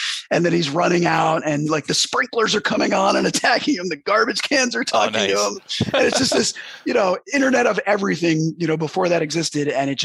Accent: New Jersey, United States; And like, you know me, I'm from Jersey. I talk a lot.

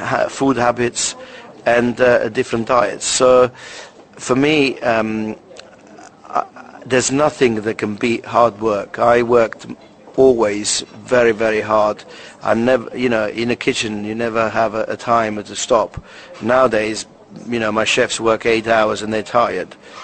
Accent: Italy; born or raised there; English is a second language; now in London, United Kingdom

